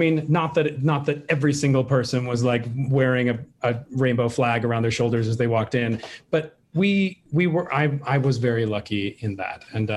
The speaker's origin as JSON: {"language": "English", "region": "Utah", "country": "United States", "tie": "born or raised there", "said": "You know, I was a Mormon kid growing up in Utah."}